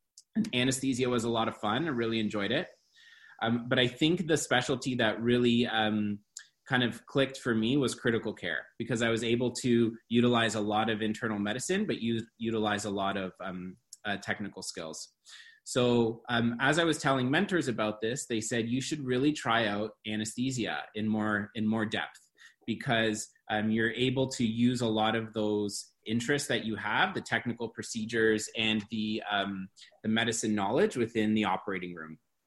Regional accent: Hamilton, Ontario, Canada; I grew up here in Hamilton in Stony Creek.

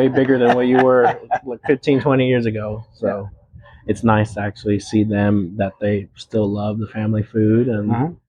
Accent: Weslaco, Texas, United States; also born or lived in McAllen, Texas / Seguin, Texas; Born in McAllen, grew up in Weslaco till I was about 6, and then we moved to Seguin, Texas, okay.

